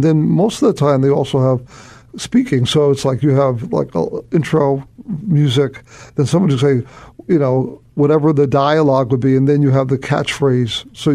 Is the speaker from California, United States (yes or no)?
no; New York, United States; But when I came to Chicago, because I'm originally from New York, I met a man named Steve Schaefer